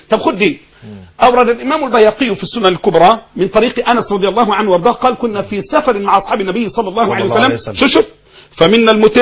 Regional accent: Egypt; يعني مثلا احنا عندنا في مصر بدعه مشهوره جدا

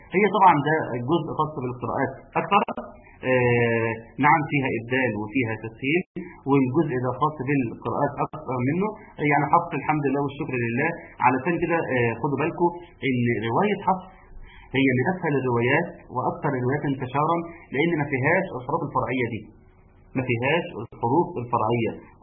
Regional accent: Egypt; وعندنا في مصر

